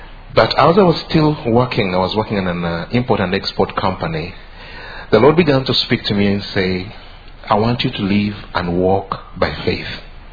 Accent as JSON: {"language": "English", "country": "Uganda", "said": "I come from Uganda. Uganda is found in Africa, East Africa, just between Kenya and Congo."}